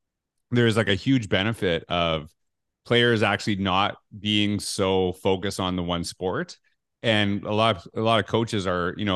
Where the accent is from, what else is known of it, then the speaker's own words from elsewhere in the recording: Canada; growing up in Canada